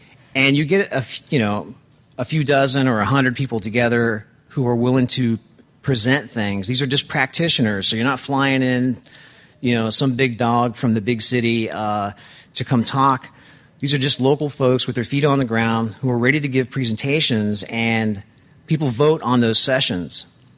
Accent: Memphis, Tennessee, United States; I'm from Memphis. There's a million people there in the greater Memphis area

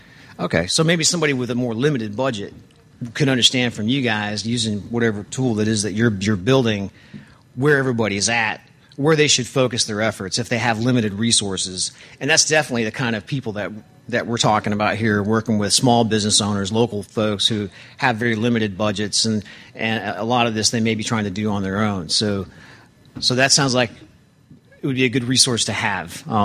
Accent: Memphis, Tennessee, United States; I'm from Memphis. There's a million people there in the greater Memphis area

